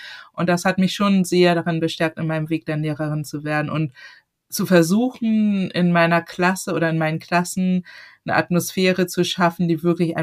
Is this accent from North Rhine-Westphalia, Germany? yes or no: no; Hamburg, Germany; ich bin nun in Hamburg aufgewachsen. Das ist eine relativ große, weltoffene Stadt. Dennoch war ich in meiner Klasse das einzige schwarze Kind.